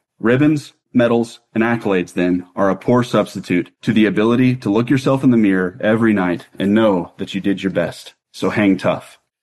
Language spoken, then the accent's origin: English; United States; because I think as an American, we get spoiled to our interstate system that you can drive anywhere.